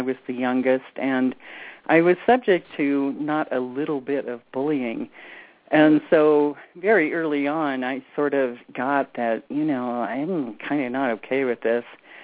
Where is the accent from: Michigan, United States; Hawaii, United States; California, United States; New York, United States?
California, United States; Hollywood; heavily laced with street language because I grew up in Hollywood.